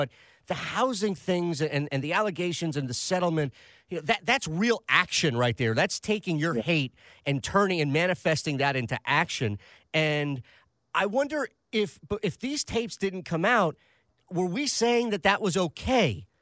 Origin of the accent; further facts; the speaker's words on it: East Coast, United States; Being on the East Coast and growing up on the East Coast, and maybe it's a coastal thing